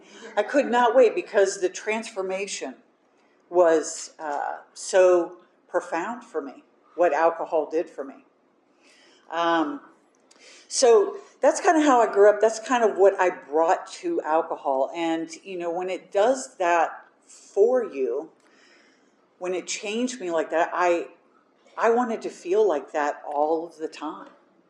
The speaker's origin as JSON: {"language": "English", "region": "the South", "country": "United States", "said": "I'm from the South. My family's from the South."}